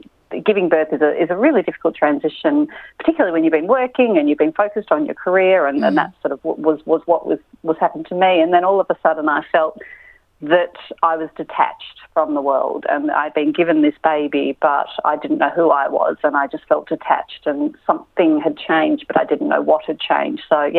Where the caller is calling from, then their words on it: Melbourne, Victoria, Australia; I'm calling from Melbourne, so it's been particularly challenging for us here in Melbourne.